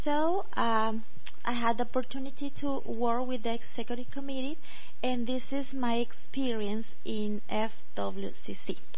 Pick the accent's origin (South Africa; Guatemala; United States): Guatemala; English is a second language; from Guatemala. I belong to the Holiness Yearly Meeting.